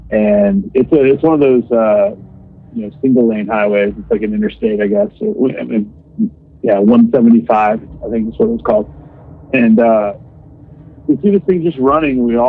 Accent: Theresa, Wisconsin, United States; born or raised there

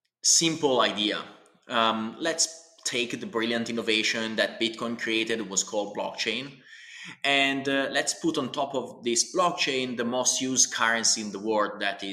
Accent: Italy; English is a second language; I grew up in a very small town in Italy. You can understand my accent, and that I'm Italian. I'm around 40 years old. I grew up in this small town, a farmer's town in Italy.

